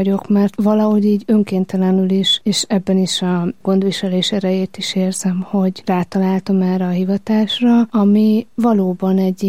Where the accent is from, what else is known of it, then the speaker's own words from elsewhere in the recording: Somogy, Hungary; Igen, somogyi vagyok, és Fonyódligeten töltöttem a nyarakat, tavasz, teleket is aztán, és hát nagyon kötődöm a régió.